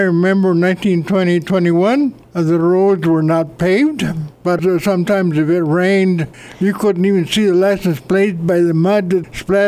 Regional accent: Deming, New Mexico, United States; born there; I was born on October the 5th, 1918, in Deming, New Mexico.

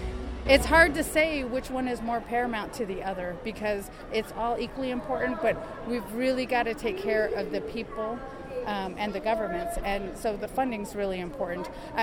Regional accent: Fort Washakie, Wyoming, United States; I'm from Fort Washakie, Wyoming.

